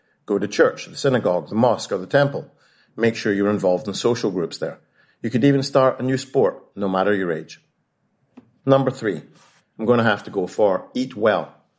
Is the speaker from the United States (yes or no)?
no; United Kingdom; being British